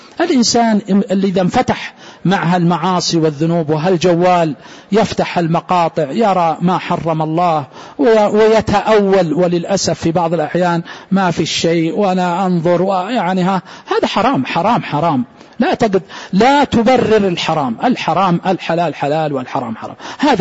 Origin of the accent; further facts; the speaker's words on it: Saudi Arabia; سواء هنا في داخل بلادنا المملكة العربية السعودية